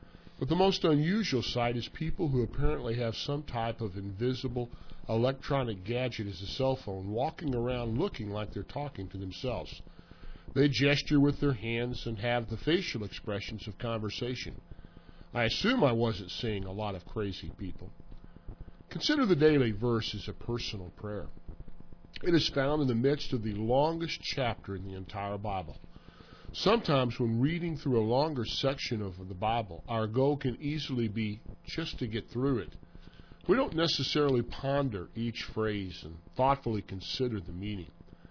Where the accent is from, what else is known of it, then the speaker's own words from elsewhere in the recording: Missouri, United States; moved away; I suppose I do still call Missouri my home state, although I've lived in Pennsylvania now a longer period in my life than I've lived in Missouri.